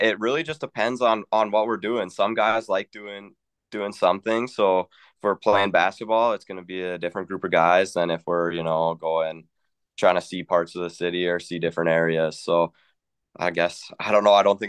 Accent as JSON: {"language": "English", "town": "Medicine Hat", "region": "Alberta", "country": "Canada", "tie": "born or raised there", "said": "kind of stayed in Medicine Hat where I grew up."}